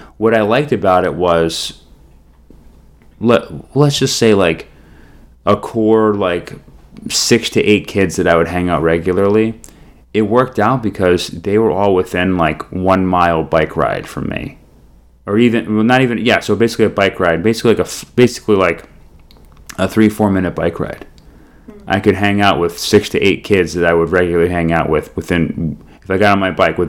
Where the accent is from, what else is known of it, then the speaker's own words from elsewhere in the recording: New Hampshire, United States; now I grew up in New Hampshire, right?